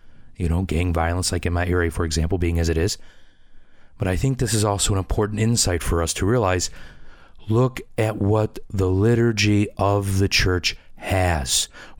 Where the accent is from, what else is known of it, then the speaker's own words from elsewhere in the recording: Michigan, United States; I was reading some news coming out of my home state of Michigan.